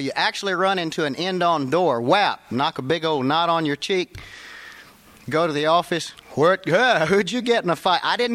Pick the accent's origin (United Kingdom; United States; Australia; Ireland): United States; Gainesville; I grew up in Gainesville, and I did manage to visit most places